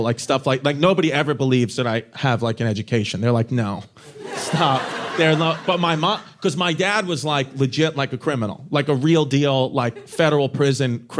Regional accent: Brooklyn, New York, United States; I was born and raised in Bushwick. So it's like it's very different now.

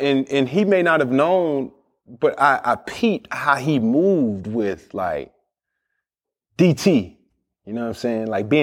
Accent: Atlanta, Georgia, United States; I'm going to say it for the fourth time. I'm from Atlanta, Georgia, bro.

